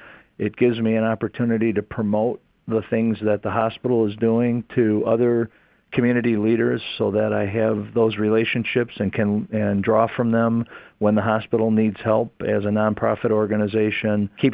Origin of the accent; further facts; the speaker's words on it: Michigan, United States; I was born and raised in Macomb County, and so spent almost my entire life living in the same residence.